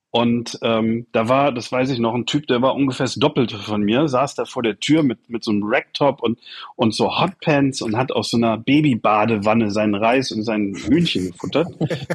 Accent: Solingen, North Rhine-Westphalia, Germany; ich komme aus Solingen, das ist eine mittelgroße Stadt zwischen Düsseldorf und Köln.

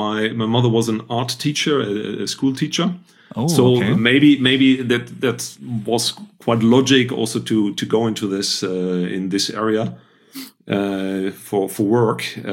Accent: North Rhine-Westphalia, Germany; I'm German. I'm trained as an industrial designer. So I'm coming from the Rhine area, close to Düsseldorf and Cologne.

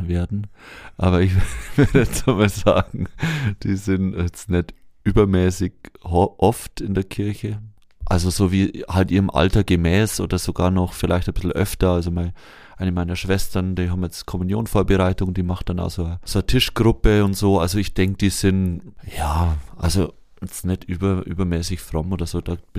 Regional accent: Lauterhofen, Bavaria, Germany; now in Munich, Germany; Im Moment komme ich aus München, da arbeite ich derzeit und ursprünglich komme ich aus der Oberpfalz, aus Lauterhofen und da bin ich geboren und aufgewachsen, genau.

